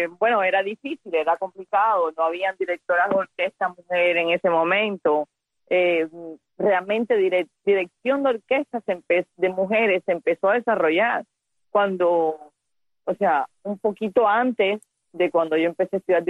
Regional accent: Havana, Cuba; born there; Yo nací en La Habana.

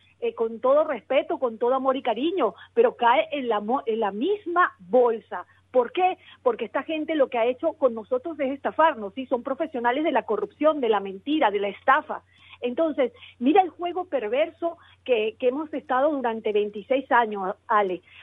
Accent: Venezuela; soy venezolana y la verdad es que el tiempo en Venezuela se cuenta en vidas perdidas

